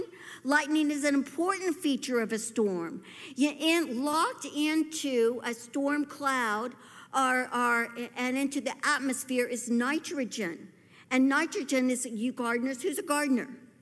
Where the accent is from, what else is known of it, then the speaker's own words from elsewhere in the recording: Missouri, United States; Originally, I grew up in Missouri, and we had storms.